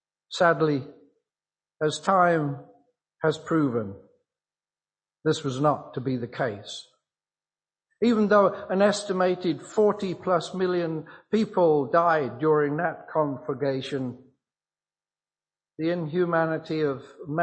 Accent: Coventry, West Midlands, United Kingdom; And during this time, the center of my hometown, Coventry, suffered massive destruction. And several of the local houses around our own house were turned into bomb sites.

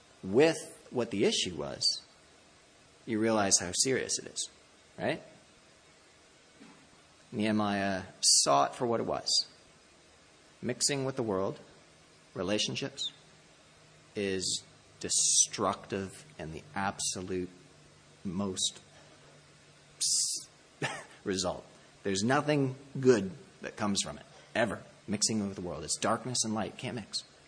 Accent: Ontario, Canada; I don't know about BC, because I grew up in Ontario

